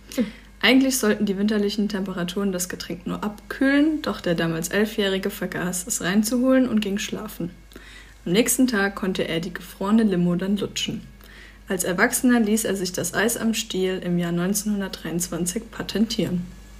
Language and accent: German; Mannheim, Baden-Württemberg, Germany; also als Mannheimer muss man